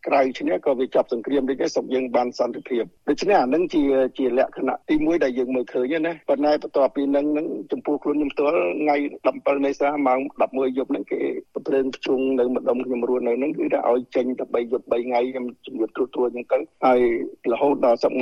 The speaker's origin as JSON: {"language": "Khmer", "region": "Kampong Cham", "country": "Cambodia", "tie": "born or raised there", "said": "ខ្ញុំកើតនៅក្នុងប្រទេសទៀតខ្ញុំក្រោបក្នុងប្រទេសនៅខេត្តកំពង់ចាម"}